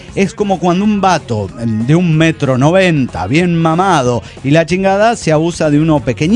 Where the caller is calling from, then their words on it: Buenos Aires, Argentina; de Buenos Aires, Argentina.